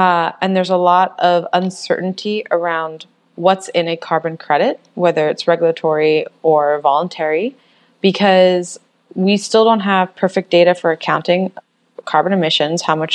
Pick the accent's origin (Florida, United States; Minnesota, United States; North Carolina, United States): Florida, United States; Miami; I'm from Miami, Florida, and that's where I'm at right now. Long way about it, but I returned home after 14 years being in many different places.